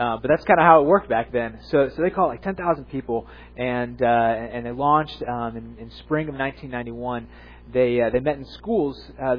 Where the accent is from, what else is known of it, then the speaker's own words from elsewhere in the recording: Oklahoma City, Oklahoma, United States; born there; When I was growing up, I was born actually in Oklahoma City. So I've grown up a Oklahoma Sooners football fan